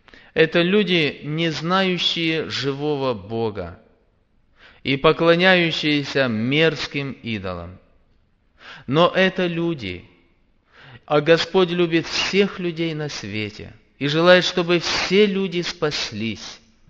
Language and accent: Russian; Verkhnodniprovsk, Dnipropetrovsk Oblast, Ukraine; я с Украины, город Верхнеднепровск, Днепропетровская область.